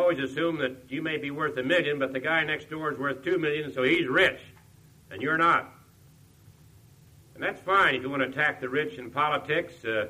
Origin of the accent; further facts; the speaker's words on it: Kansas, United States; but I am from Kansas, born in Kansas, reared in Kansas.